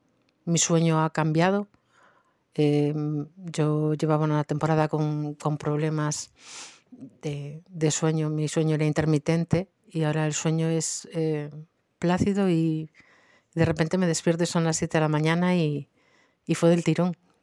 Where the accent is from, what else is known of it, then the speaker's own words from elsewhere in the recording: Ponteareas, Galicia, Spain; soy de Pontareas.